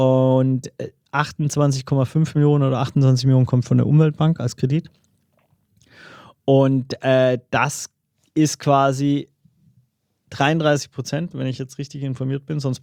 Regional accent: Baden-Württemberg, Germany; Ich habe so als Schwabe das Problem

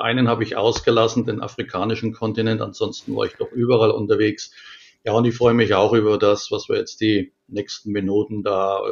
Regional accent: Nuremberg, Bavaria, Germany; im Großraum Nürnberg, wo ich herkomme

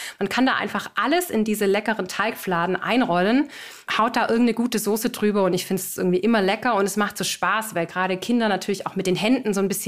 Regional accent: Baden-Württemberg, Germany; accent: Swabian; ich komme aus dem Schwabenland.

